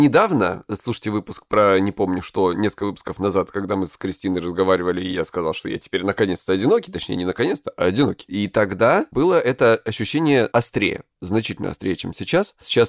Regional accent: Krasnodar Krai, Russia; мне 37 лет, я психолог, я мужик, я лысый, я с Кубани.

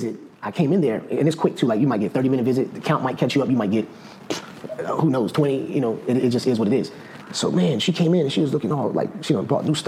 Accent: Atlanta, Georgia, United States; I'm from Atlanta, born in Atlanta, bro.

